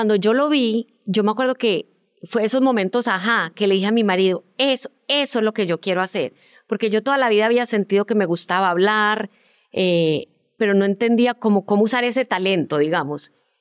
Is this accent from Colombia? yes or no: yes; Colombia; moved away as an adult; now in Miami, United States; Mira, yo como en el 94 me fui de Colombia a estudiar un posgrado en producción de televisión a Miami.